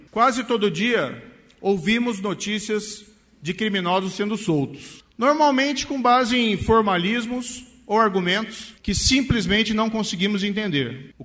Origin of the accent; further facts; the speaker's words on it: Brazil; Podemos até divergir em alguns pontos, mas nós temos, como brasileiros, mais pontos em comum do que diferenças.